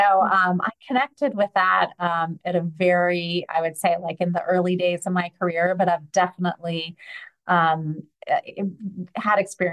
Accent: United States; now in Vevey, Switzerland; Yes, I'm an American transplant in Switzerland, in Vevey. I've been here for a couple of years now

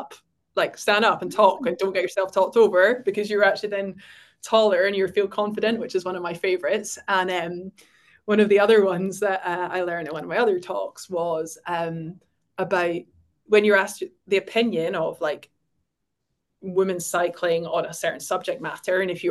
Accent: Scotland, United Kingdom

